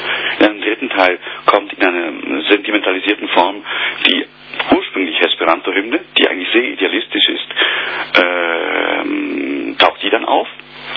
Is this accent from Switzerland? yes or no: yes; Switzerland; Also ich in meinem Fall bin Schweizer.